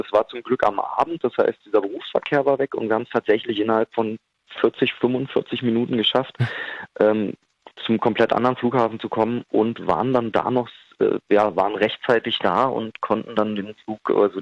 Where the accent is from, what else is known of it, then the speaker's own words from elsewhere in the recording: Berlin, Germany; born there; Naja, ich bin hier geboren. Ich habe da die Liebe für Berlin eh im Herzen.